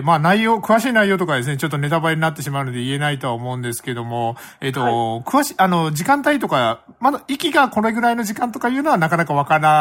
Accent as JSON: {"language": "Japanese", "region": "Fukuoka", "country": "Japan", "said": "僕は福岡人からしたら"}